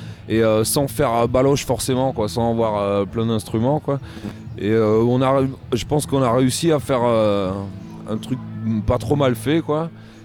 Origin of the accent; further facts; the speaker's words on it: Occitanie, France; Je viens à côté de Béziers, pas Béziers parce que.